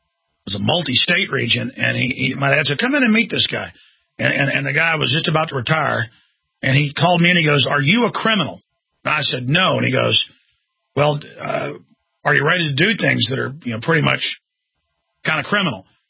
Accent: Dallas, Texas, United States; I knew that we had corrupt police where I was growing up in Dallas.

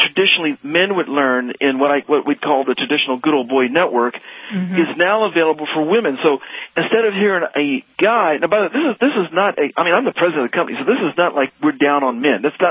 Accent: Dayton, Ohio, United States; now in Dallas, United States; 12 years ago, when we moved to Dallas from Dayton, Ohio, where we were originally from

